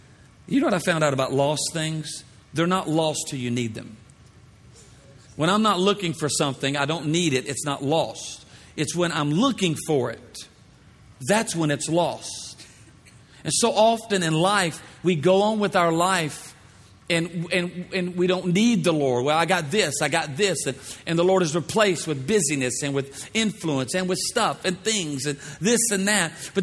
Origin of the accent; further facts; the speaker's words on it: Louisiana, United States; It's a long sentence, but we are smart people. We are from Louisiana.